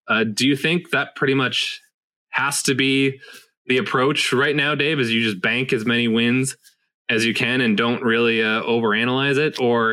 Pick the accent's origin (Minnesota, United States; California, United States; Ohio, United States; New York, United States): Minnesota, United States; I've seen most sports movies that reference Minnesota in any tangential way.